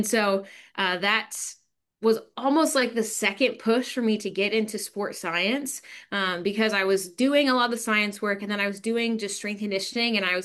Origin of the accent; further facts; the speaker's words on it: Naperville, Illinois, United States; I grew up outside of Chicago in a suburb called Naperville.